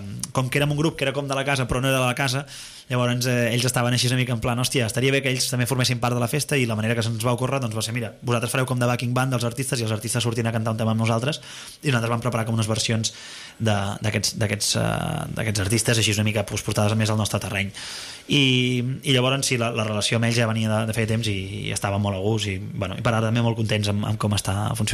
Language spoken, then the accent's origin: Catalan; La Bisbal d'Empordà, Catalonia, Spain; jo també soc de la Bisbal